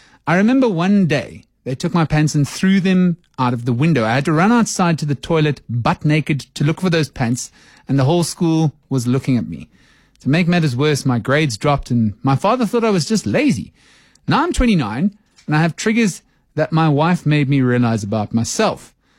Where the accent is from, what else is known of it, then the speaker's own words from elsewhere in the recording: Roodepoort, Gauteng, South Africa; … from my hometown of Roodepoort.